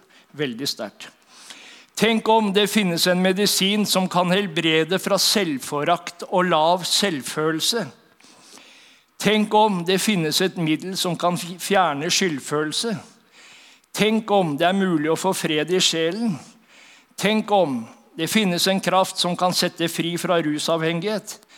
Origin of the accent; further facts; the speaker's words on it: Horten, Vestfold, Norway; For jeg kommer fra Vestfold, og der det mange luringer. Jeg kommer fra Horten.